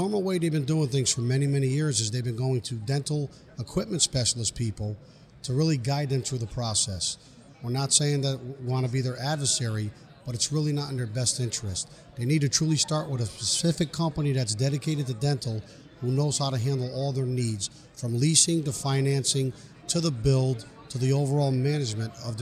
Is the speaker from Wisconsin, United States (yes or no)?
no; Connecticut, United States; No, not at all. I'm born and raised in Connecticut.